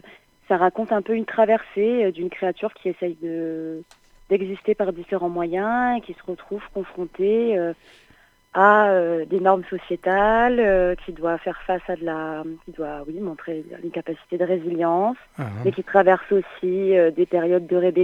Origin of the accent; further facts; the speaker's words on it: Montpellier, Occitanie, France; born there; now in Sauve, France; Alors moi, je suis née à Montpellier, oui.